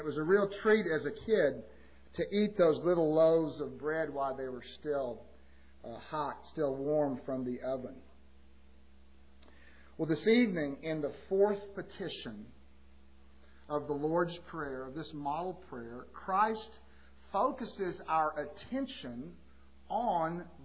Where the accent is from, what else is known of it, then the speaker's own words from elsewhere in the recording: Austin, Texas, United States; When I was growing up in Austin, Texas, there was a large commercial bakery not too far from where we lived.